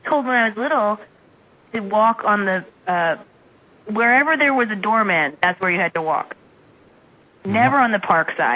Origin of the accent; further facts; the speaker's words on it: New York City, New York, United States; Yeah, I mean, when I grew up on the Upper West Side, there was in one way there were butchers and cobblers and.